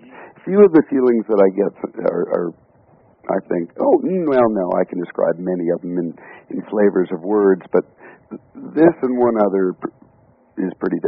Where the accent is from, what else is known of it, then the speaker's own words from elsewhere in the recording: Canada; I'm Canadian